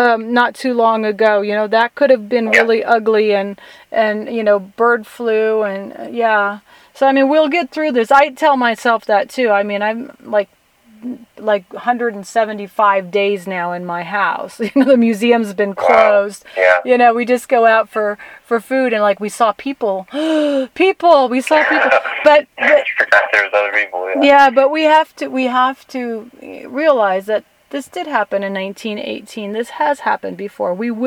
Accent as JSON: {"language": "English", "country": "Germany", "tie": "born or raised there", "also_born_or_lived": "France", "said": "yeah, I was born in France and grew up in Germany."}